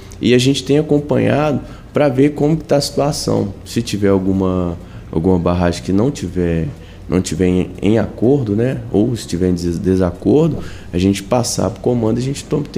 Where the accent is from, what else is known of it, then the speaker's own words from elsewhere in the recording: Belo Horizonte, Minas Gerais, Brazil; como eu sou de BH